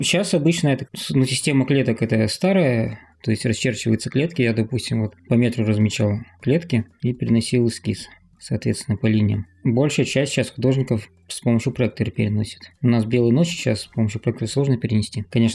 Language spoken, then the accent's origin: Russian; Severodvinsk, Arkhangelsk Oblast, Russia; born there; now in Arkhangelsk, Russia; Родился в Середвинске, сейчас живу в Архангельске.